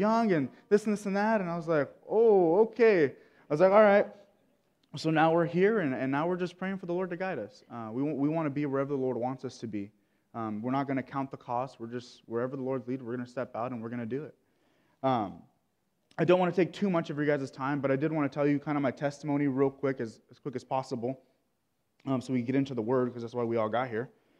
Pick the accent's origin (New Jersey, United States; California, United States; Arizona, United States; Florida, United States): California, United States; I'm a huge Niners fan. I love the Niners. I'm from the Bay Area. That's where I grew up.